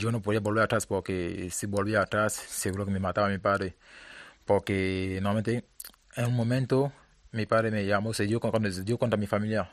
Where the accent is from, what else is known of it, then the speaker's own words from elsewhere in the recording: Cameroon; No, normalmente de pequeño, normalmente en Camerún, todos los niños queremos jugar fútbol.